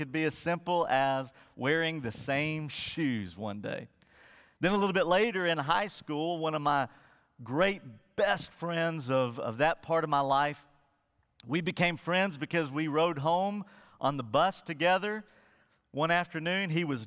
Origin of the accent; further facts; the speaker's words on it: Birmingham, Alabama, United States; moved away; also born or lived in West Virginia; When I was a kid, when we moved from West Virginia to Birmingham, Alabama, I was about, 4 years old, and we were visiting churches as a family